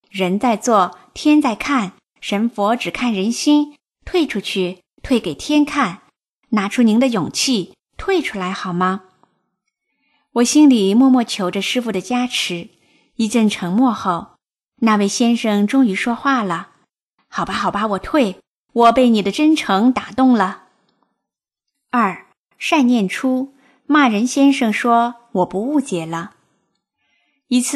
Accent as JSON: {"language": "Chinese", "country": "China", "said": "作为一个中国人，我很自豪。"}